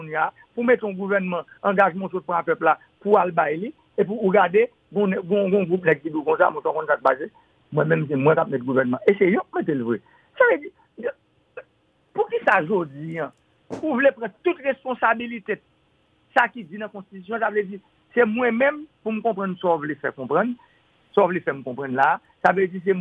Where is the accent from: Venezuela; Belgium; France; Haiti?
Haiti; Je suis un haïtien